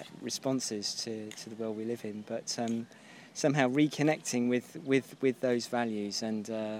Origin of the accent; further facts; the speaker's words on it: Cambridge, East of England, United Kingdom; from Cambridge.